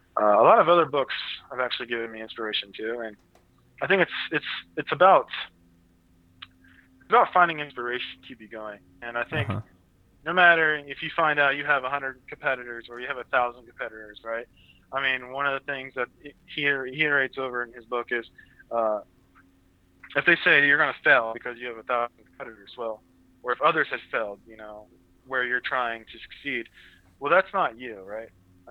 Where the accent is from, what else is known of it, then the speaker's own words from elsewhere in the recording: United States; he's from the UK, I'm from the United States, right?